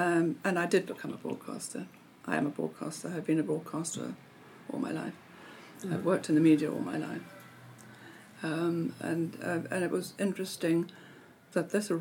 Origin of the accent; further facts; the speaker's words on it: Lesotho; also born or lived in South Africa; I was born in Lesotho, grew up in Lesotho, grew up going to school in South Africa